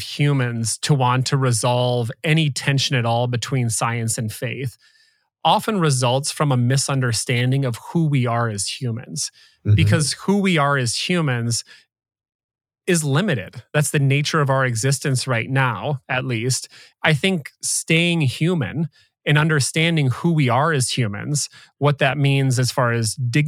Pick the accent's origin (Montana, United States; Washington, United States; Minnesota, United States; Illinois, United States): Minnesota, United States; Rochester; So I grew up in Rochester, Minnesota, which is famous for being the home of the Mayo Clinic.